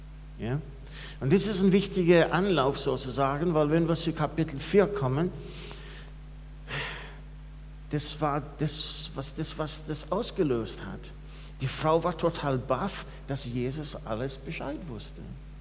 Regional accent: Ireland; Also ich bin Ire, ich komme aus einem Land, das sehr katholisch geprägt ist. In die 80er Jahre, als ich groß geworden bin

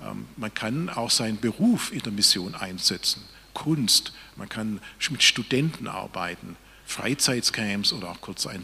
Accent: Sulz am Neckar, Baden-Württemberg, Germany; ich komme aus Sulz am Neckar.

